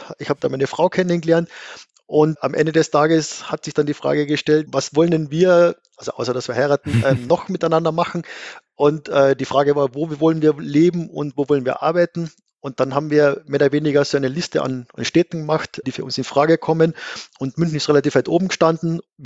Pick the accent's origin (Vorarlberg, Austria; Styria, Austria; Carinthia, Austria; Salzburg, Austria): Carinthia, Austria; now in Vienna, Austria; Also ich bin ursprünglich in schönem Gailtal in Kärnten aufgewachsen. Und mein Weg hat mich dann in die große Stadt nach Wien geführt, um Astronomie zu studieren.